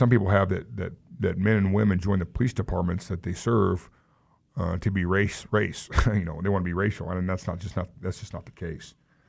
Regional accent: Wichita, Kansas, United States; I mean, this is my city, you know, and I'm proud of Wichita.

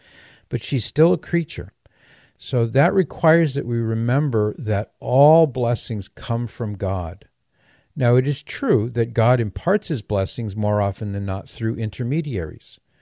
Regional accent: Mission Viejo, California, United States; Let's go now to Sal in Aliso Viejo, California, right next door to where I grew up in Mission Viejo.

